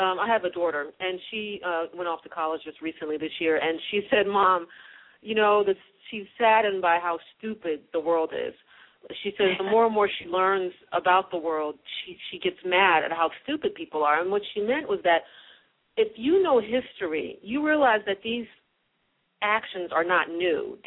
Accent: United States; It's like for me as an American

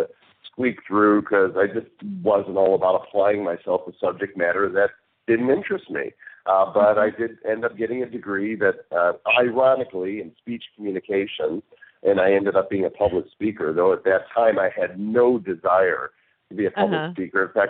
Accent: Illinois, United States; born there; I was born in the Chicago suburbs back in 1964.

